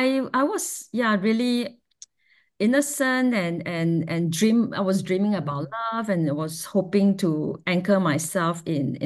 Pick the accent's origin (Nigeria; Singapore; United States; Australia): Singapore; And growing up in Singapore is a fiercely heteronormative society.